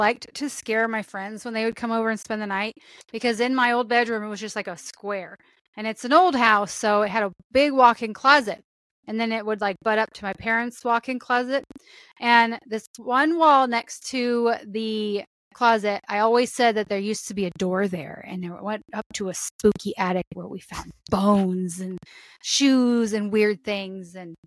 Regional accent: Warsaw, Indiana, United States; Edgewood Middle School, and then I went to Warsaw Community High School.

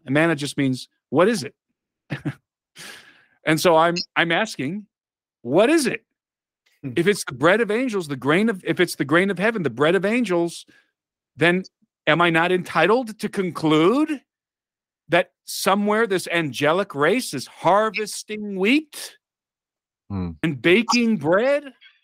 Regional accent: United States; Because even though I'm an American from the United States, if I go to Iran and break their laws

